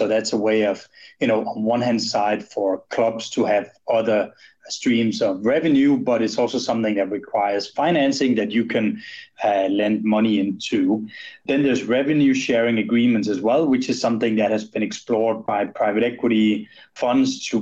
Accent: Denmark; now in Switzerland; I'm from Denmark, so my heart definitely lies with Denmark, and I'd cheer for them in any event. But since I've been living in Switzerland for the last 20 years, I've become Swiss in the meantime

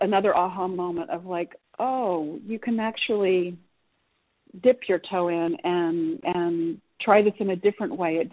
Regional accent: Oklahoma, United States; I grew up in Oklahoma. We had cows and pigs and we ate them.

